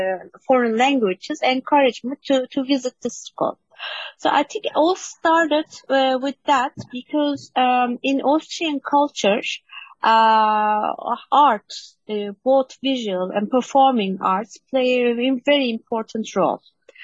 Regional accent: Istanbul, Turkey; I was born and raised in Istanbul.

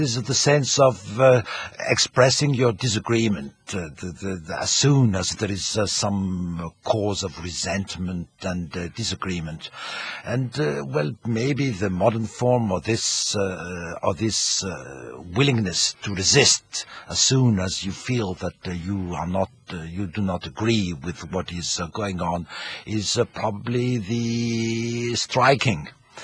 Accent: France; English is a second language; I mean, my mother tongue, I'm French, but my mother tongue is not French.

